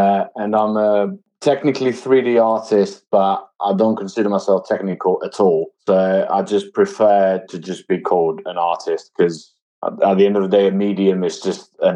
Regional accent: Corinth, Peloponnese, Greece; I'm bilingual because my mom's from London, she's English, and my dad's from Greece. So I grew up in Greece and then quite a small town near Athens called Corinthos.

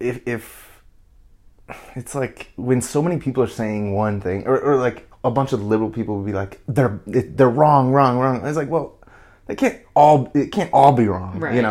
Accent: Madison, Wisconsin, United States; Because I grew up in Madison, and I've just been around, like, liberal-thinking people my whole life.

